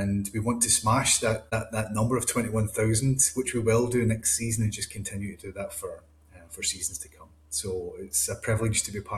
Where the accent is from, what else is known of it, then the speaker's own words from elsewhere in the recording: Motherwell, Scotland, United Kingdom; Originally, I grew up in Motherwell